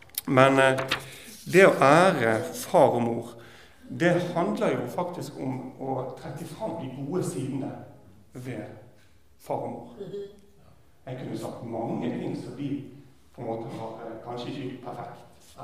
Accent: Vestland, Norway; Og jeg er fra Nordhordland. Jeg vokste opp i Nordhordland.

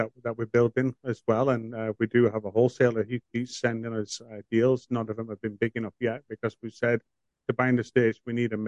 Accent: Canada; being a Canadian, you still have to pay the Canadian tax on them as well.

